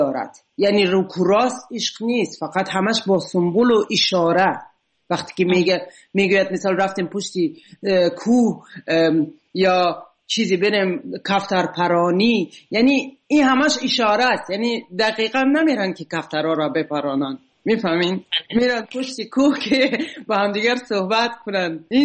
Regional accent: Tajikistan; moved away; من به تاجیکستان سال 2011 بود. فعلا نه امکاناتش را دارم نه وقتش را. و به این دلیل تا حالا نتونستم به وطنم سفر کنم.

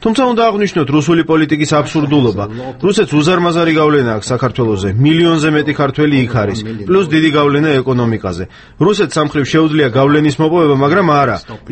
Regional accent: Sweden; მე თავად შვედეთიდან ვარ და შვედეთი წლებია ევროკავშირის წევრია.

